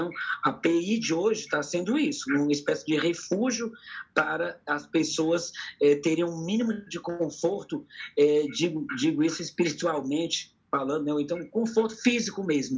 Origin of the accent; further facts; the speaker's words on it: Fortaleza, Ceará, Brazil; Nasci na Praia de Iracema, mais precisamente no Poço da Draga. E moro aqui desde que nasci, 36 anos.